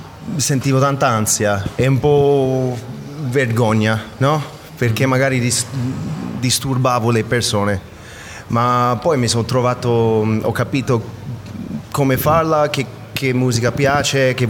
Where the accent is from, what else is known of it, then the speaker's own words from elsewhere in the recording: United States; now in Perugia, Italy; vengo dall'America, ma sono venuto tanti anni fa a vivere a Perugia